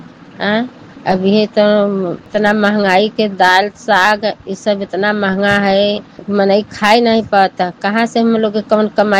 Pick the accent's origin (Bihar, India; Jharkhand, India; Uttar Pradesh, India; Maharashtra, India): Uttar Pradesh, India; Mirzapur; हमारे गांव का नाम सम्मान पड़रा नईपुरवा। … मिर्जापुर जिला।